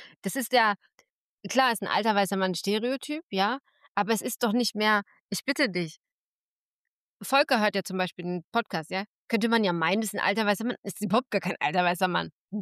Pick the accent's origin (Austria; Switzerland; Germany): Germany; Gütersloh, North Rhine-Westphalia; born there; ich bin in Gütersloh geboren. Ich bin im Elisabeth-Hospital geboren.